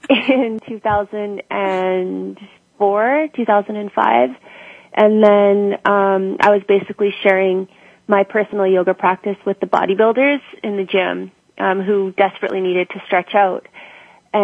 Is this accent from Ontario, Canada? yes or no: no; Calgary, Alberta, Canada; No, I'm from Calgary, and the first studio I went to was one of the first.